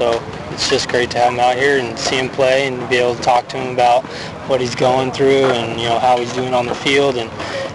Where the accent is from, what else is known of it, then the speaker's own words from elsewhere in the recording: California, United States; We're from California.